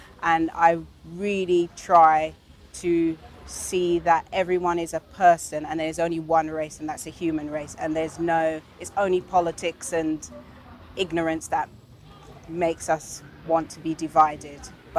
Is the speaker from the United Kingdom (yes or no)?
yes; England, United Kingdom; born there; And they say, yeah, but you were born in England. I said, yeah, Jesus was born in a stable. But that doesn't make him a horse.